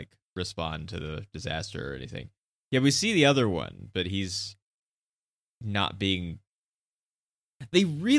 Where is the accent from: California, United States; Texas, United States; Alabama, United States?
Texas, United States; sometimes I wear a Texas belt buckle, but that's because I'm from Texas